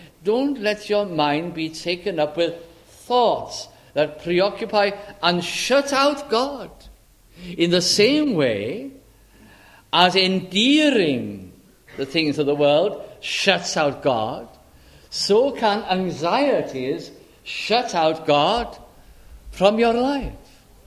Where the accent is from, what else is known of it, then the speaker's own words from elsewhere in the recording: Caernarfon, Wales, United Kingdom; moved away; I think I was brought up in Carnarvon, North Wales.